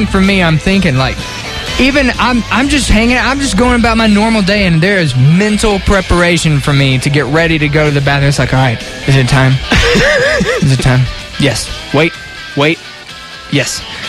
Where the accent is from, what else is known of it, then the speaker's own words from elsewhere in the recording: Mississippi, United States; my home state, just ratified the 16th Amendment about a couple months ago